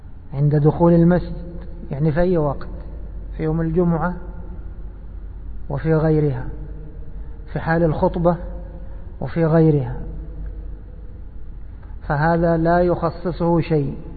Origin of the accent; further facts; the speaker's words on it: Egypt; كما يقولون عندنا في مصر على قد فهمنا